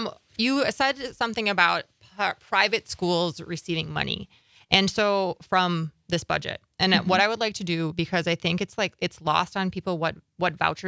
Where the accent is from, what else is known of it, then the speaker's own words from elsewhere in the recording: Slinger, Wisconsin, United States; I grew up in Slinger down south a little bit.